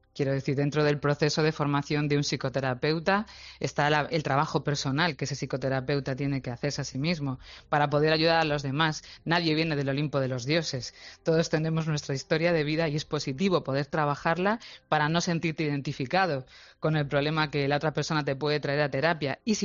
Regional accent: Galicia, Spain; Aunque somos gallegos los dos

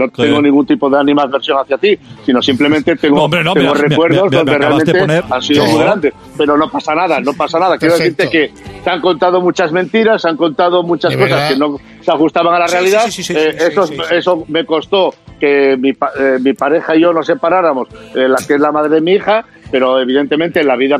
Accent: Gijón, Asturias, Spain; moved away as an adult; now in Madrid, Spain; Mira, yo de Gijón a Madrid con 19 años. Con 19 años dejo mi ciudad natal para instalarme en Madrid

